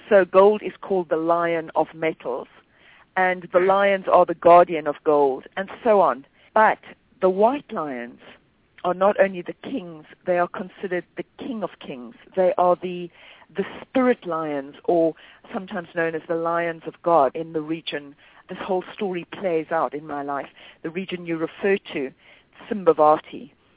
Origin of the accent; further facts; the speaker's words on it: South Africa; Well, my childhood was growing up in South Africa, which was in the state of apartheid at that time